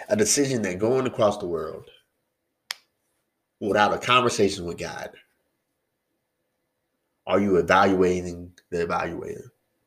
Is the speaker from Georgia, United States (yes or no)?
yes; Georgia, United States; So what's going on in Georgia, I want to talk about because I am from Georgia.